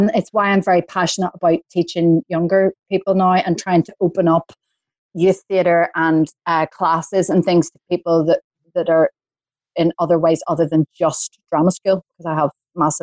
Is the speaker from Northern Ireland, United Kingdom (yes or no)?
yes; Coleraine, Northern Ireland, United Kingdom; born there; I was born in Coleraine and there was a regional theatre there called the Riverside